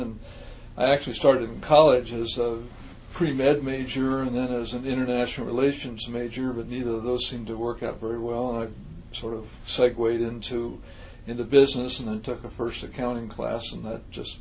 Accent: Los Angeles, California, United States; moved away as an adult; Los Angeles, California, in 1938, and I lived about half of my life in Los Angeles from then until 1971.

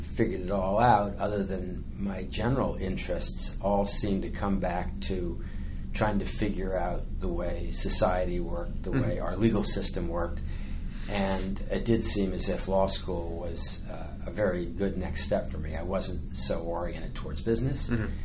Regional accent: Beverly, Massachusetts, United States; In Beverly, Massachusetts.

